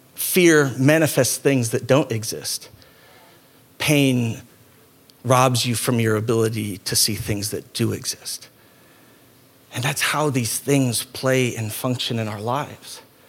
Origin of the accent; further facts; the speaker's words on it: Idaho, United States; And growing up in Idaho, has always these unique realities in our life.